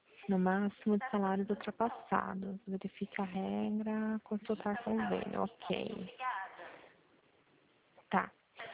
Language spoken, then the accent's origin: Portuguese; Pirassununga, São Paulo, Brazil; eu sou daqui de Pirassununga